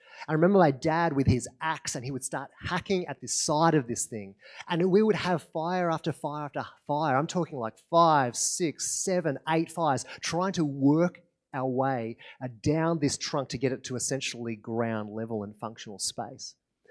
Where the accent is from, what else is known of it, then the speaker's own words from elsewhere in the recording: Victoria, Australia; now in Alice Springs, Australia; I grew up in West Gippsland, which is in Victoria, and we lived on 3.25 acres